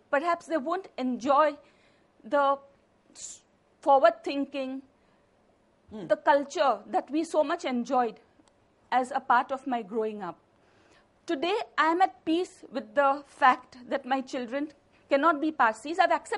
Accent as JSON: {"language": "English", "country": "India", "said": "The Zoroastrian religion absolutely defines me. I'm a very devout Parsi. But at the same time, I appreciate that I'm an Indian. I appreciate that we live in a country which has given us so much of freedom to think."}